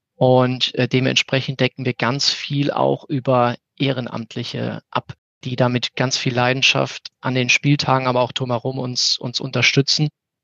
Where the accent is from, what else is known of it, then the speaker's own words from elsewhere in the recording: Mannheim, Baden-Württemberg, Germany; Ich komme aus Mannheim